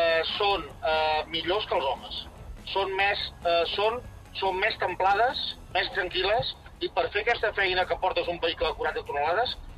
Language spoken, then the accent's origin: Catalan; Manresa, Catalonia, Spain; Ara estic a la carretera, però jo soc de Manresa.